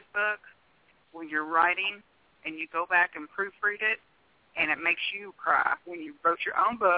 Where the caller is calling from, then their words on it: Wyoming, United States; I'm actually calling from Wyoming, and I guarantee you it is colder here than there.